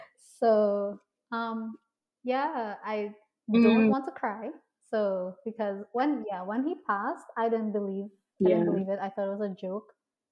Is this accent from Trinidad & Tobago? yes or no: yes; Trinidad & Tobago; So yeah, I'm from Trinidad. You know, that's where most of my family is. I do have family in Tobago